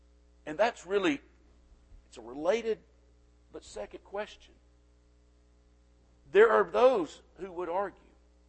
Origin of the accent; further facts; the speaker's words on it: United States; I'm an American, but I first should be a Christian.